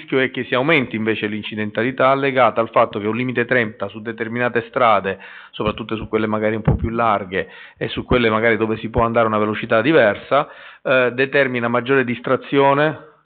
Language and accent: Italian; Palermo, Sicily, Italy; Io sono palermitano, quindi conosco bene le dinamiche dei sinistri di Palermo.